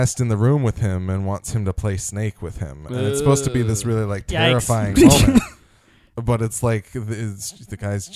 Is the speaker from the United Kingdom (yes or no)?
yes; Scotland, United Kingdom; Because we're Scottish people, nobody takes us seriously.